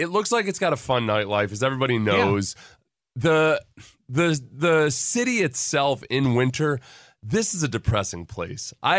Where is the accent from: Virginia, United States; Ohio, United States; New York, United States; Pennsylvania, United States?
New York, United States; it feels a whole lot where I grew up in Western New York.